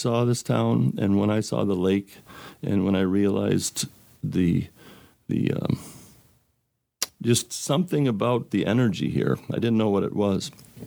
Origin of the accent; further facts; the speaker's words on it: Illinois, United States; now in Marquette, United States; I'm not originally from here. I grew up in the Chicagoland area, but I came up to the Upper Peninsula in the early 80s.